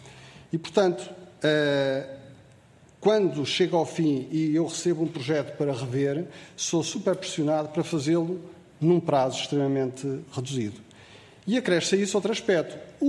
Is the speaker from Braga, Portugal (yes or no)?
no; Lisbon, Portugal; eu sou de Lisboa